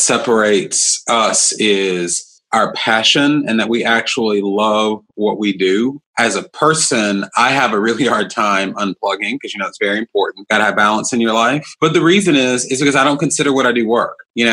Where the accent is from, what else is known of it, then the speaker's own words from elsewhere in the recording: North Carolina, United States; Because as you can tell from my accent, I'm from North Carolina, we can do things that are very completely American